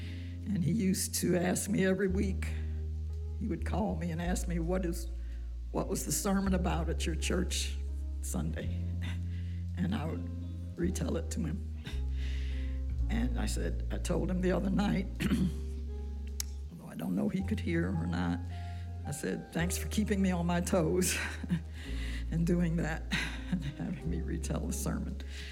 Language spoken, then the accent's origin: English; Chicago, Illinois, United States; moved away; because we're from Chicago originally. I came here in 73.